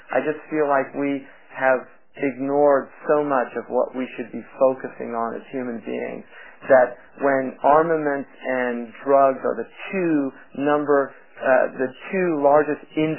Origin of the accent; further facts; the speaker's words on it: California, United States; But it's not because I'm progressive and from California.